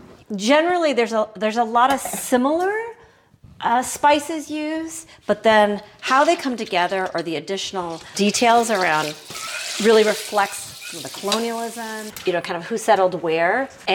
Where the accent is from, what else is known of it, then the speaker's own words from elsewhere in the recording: Rockford, Illinois, United States; I did. Born and raised in Rockford, Illinois.